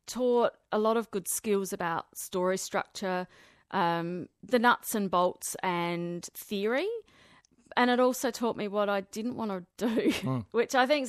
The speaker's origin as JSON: {"language": "English", "region": "South Australia", "country": "Australia", "tie": "born or raised there", "also_born_or_lived": "Melbourne / Sydney", "lives_now": "Adelaide, Australia", "said": "I grew up on the Eyre Peninsula. I was the daughter of a farm family. I married a farmer when I was way too young, didn't work out. Ended up in Melbourne and then Sydney, did the corporate thing, came back to Adelaide."}